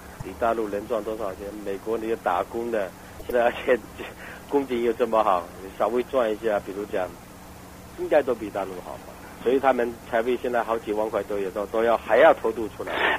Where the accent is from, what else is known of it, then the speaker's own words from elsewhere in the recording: Fuzhou, Fujian, China; 他应该是蛮好的，在我们福州人心目中他是蛮好的。